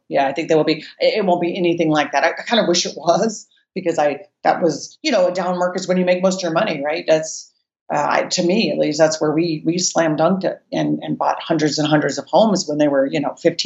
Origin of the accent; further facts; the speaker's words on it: Colorado, United States; moved away as an adult; also born or lived in Detroit, Michigan; Well, actually, I'm from Colorado. So when I graduated from college, I ended up getting this job in Detroit, Michigan.